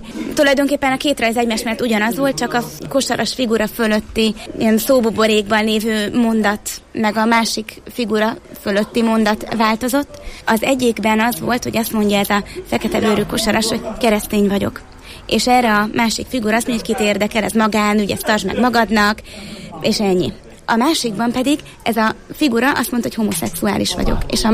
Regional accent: Szombathely, Vas, Hungary; én szombathelyi vagyok

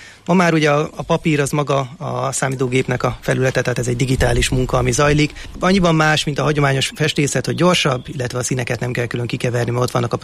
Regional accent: Hungary; magyar ember vagyok, magyarul beszélek

